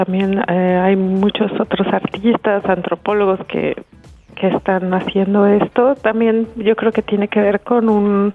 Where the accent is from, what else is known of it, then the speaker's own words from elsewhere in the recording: Mexico; yo vengo de México y pues muchas cosas que me interesan tienen que ver con artefactos que ya no están en México